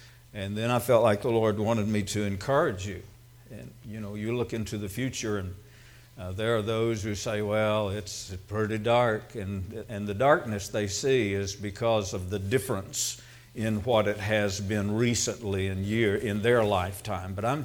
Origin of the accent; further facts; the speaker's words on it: Texas, United States; thank you for recognizing me as being all Texan. I'm going to take it as a compliment